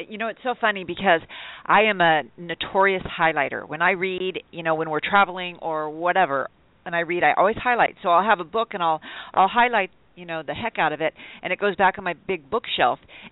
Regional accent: Sacramento, California, United States; Sacramento and Sacramento.

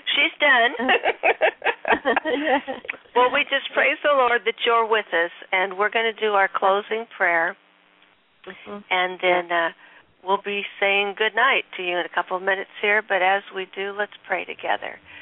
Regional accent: Los Angeles, California, United States; And I'm from Los Angeles, California.

